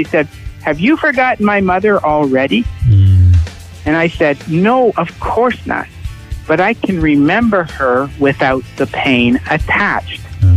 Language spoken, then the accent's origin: English; Barrie, Ontario, Canada; I'm from Barrie.